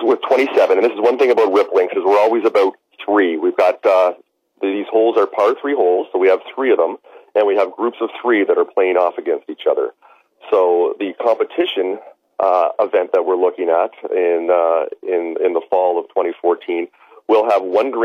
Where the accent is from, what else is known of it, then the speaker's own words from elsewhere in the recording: Canada; So we're very close to the border and spend most of our time these days in the States because that's where we want to launch Ripped Links, of course. But we are both Canadian.